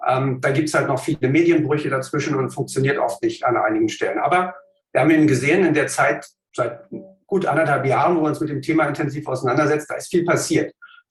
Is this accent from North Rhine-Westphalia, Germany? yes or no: no; Berlin, Germany; born or raised there